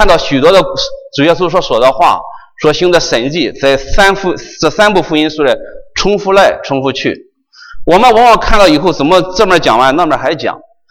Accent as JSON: {"language": "Chinese", "country": "China", "said": "就是说我中国人在新年的时候往合家团聚，"}